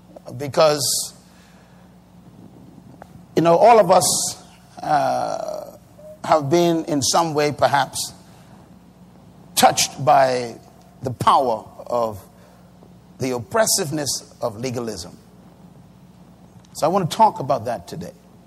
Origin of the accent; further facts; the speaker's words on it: Bahamas; born there; I was born in the Bahamas. I was born in a religious family.